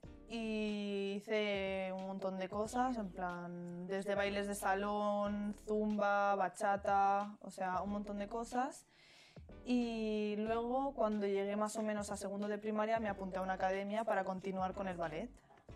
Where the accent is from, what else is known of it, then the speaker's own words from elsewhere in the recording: Santa María de las Ollas, Castile and León, Spain; Porque el pueblo de al lado del mío se llama San Leonardo de Yagüe.